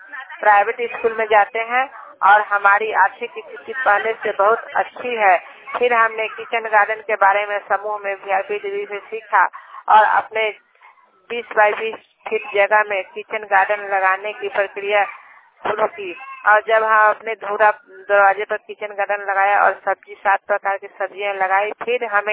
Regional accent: Sonpur, Bihar, India; मैं सोनपुर प्रखंड कस्मर पंचायत की रहने वाली हूँ।

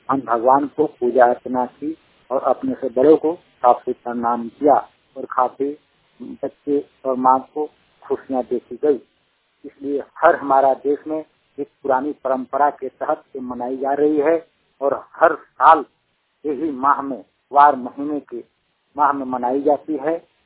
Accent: Jharkhand, India; मैं झारखंड के पलामू डिस्ट्रिक्ट से हूँ।

